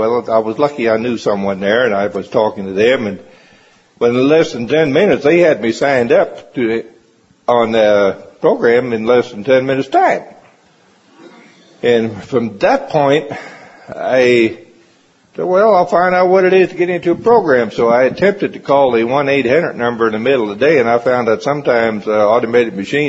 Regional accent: Missouri, United States; I was born and raised right here in Central Missouri. I didn't fall far from the tree. I live still on a dairy farm I was born and raised on.

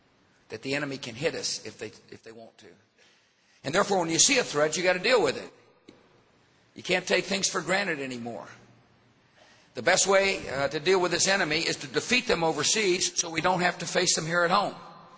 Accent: Texas, United States; When I was growing up in West Texas, oceans protected us.

